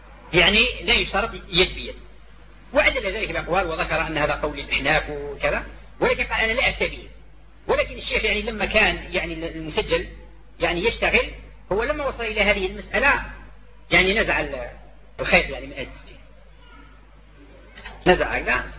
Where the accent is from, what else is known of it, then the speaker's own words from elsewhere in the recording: Algeria; ونحن دعاة من الجزائر وكذا